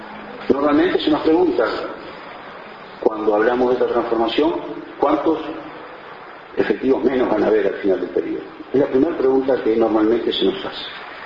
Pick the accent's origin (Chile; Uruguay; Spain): Uruguay; así somos los uruguayos todos, somos todos directores técnicos, tenemos ideas para todo